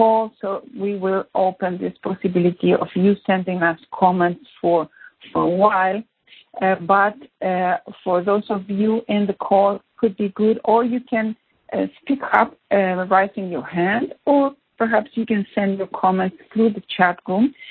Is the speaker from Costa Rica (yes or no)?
no; Argentina; I am from Argentina.